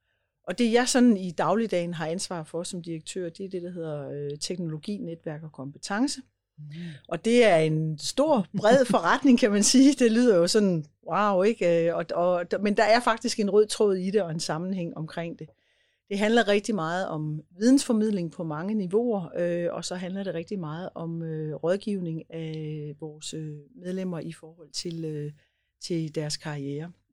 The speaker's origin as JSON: {"language": "Danish", "region": "Central Denmark Region", "country": "Denmark", "lives_now": "Copenhagen, Denmark", "said": "jeg kommer jo egentlig fra det mørke Vestjylland, men okay. Nu er jeg jo ved at have nået en alder, så jeg har boet flere år i København, end jeg har boet i det jyske"}